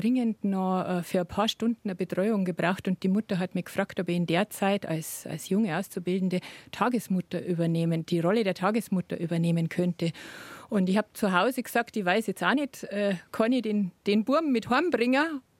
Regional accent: Bavaria, Germany; aufgewachsen bin ich in Niederbayern, da wo auch Kunst herkommt

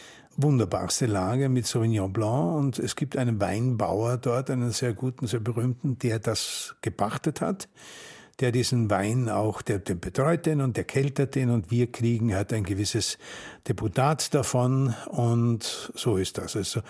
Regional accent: Austria; Wenn Sie sagen, dass das österreichische Klischee darin besteht, dass wir alle Nazis sind.

